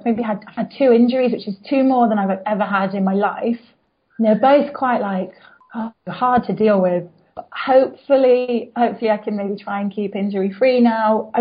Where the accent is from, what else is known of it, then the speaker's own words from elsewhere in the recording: East Midlands, United Kingdom; Just near, like between Mansfield and Nottingham.